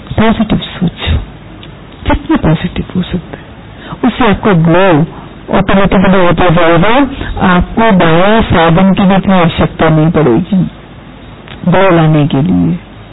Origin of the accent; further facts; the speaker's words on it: Mumbai, Maharashtra, India; اور میں ممبئی سے آئی ہوں, میں اسسٹنٹ پروفیسر کرنا گائڈ ہوں ممبئی میں ہی.